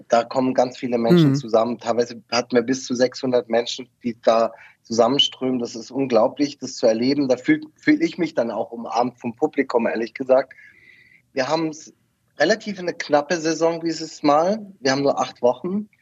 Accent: Esslingen am Neckar, Baden-Württemberg, Germany; also born or lived in Berlin; Ich entstamme ja Esslingen am Neckar, also bin direkt Grund der Nachbarschaft von Stuttgart und Ludwigsburg.

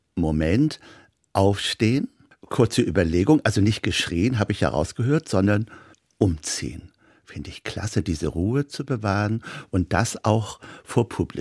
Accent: Stade, Lower Saxony, Germany; Und ich bin ja nicht direkt in Hamburg groß geworden, sondern in Stade.

